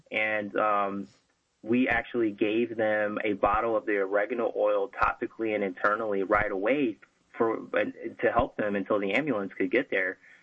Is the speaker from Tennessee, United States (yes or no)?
yes; Tennessee, United States; I mean, I was growing up in Tennessee, and you know, it's kind of all four seasons over there